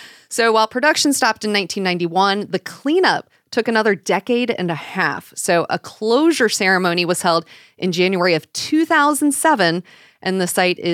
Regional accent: Ohio, United States; because I'm from Butler County, which technically Fernald is in Northwest Hamilton County.

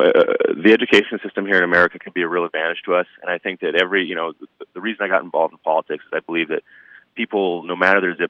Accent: Crosby, Minnesota, United States; born there; You know, I was born in Crosby in 1986, which is about 20 years after the last mining was done in the town.

